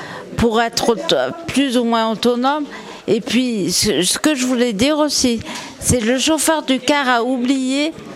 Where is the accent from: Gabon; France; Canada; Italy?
France; Manosque, Provence-Alpes-Côte d'Azur; De Manosque.